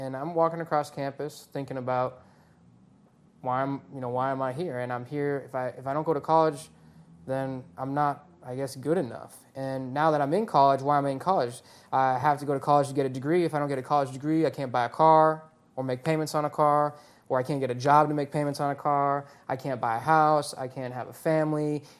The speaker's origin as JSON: {"language": "English", "town": "North Andover", "region": "Massachusetts", "country": "United States", "tie": "born or raised there", "said": "I grew up in Massachusetts, went to high school in North Andover, Mass. Ended up at Colorado State University."}